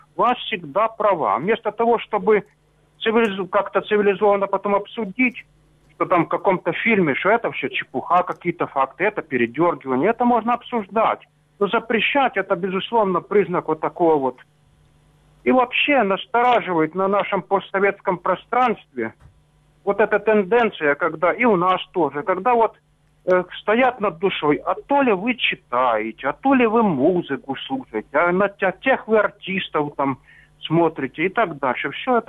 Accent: Sloviansk, Donetsk Oblast, Ukraine; Я из Славянска

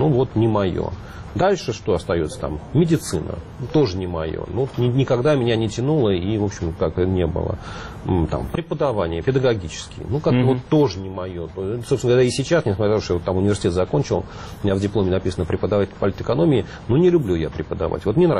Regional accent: Likino-Dulyovo, Moscow Oblast, Russia; born there; Родился я там.

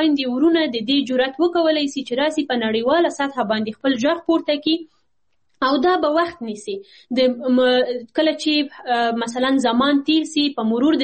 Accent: Afghanistan; دا بیا یوازې موږ افغانان یو

